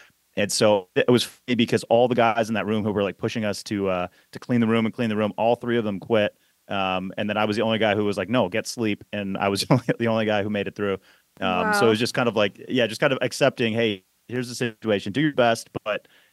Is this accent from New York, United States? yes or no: no; Milwaukee, Wisconsin, United States; I grew up in Milwaukee, Wisconsin.